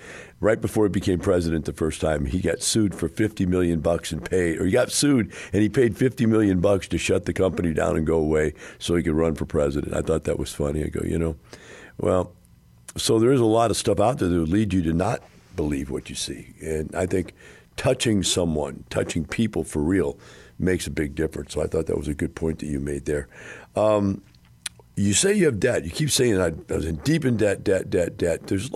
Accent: Missouri, United States

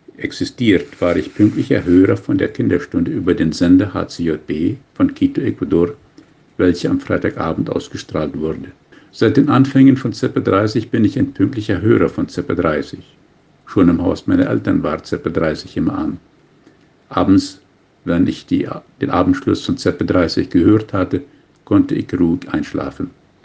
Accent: Paraguay; geboren und aufgewachsen in Hochstadt Paratodo.

